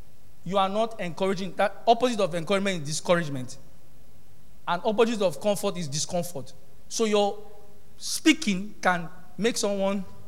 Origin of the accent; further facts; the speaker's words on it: Nigeria; in our thinking, I'm a Nigerian, I'm underdeveloped.